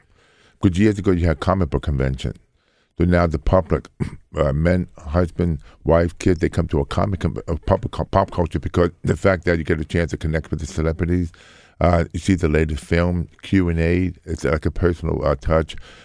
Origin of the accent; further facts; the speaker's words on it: Brooklyn, New York, United States; Because when I grew up in Brooklyn, I played handball, stickball, running competition. We didn't have iPhones.